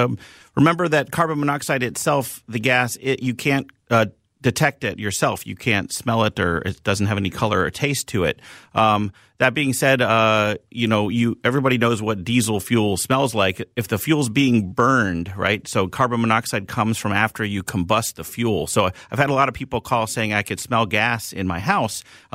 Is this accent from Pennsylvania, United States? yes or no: yes; Philadelphia, Pennsylvania, United States; I'm from Philly.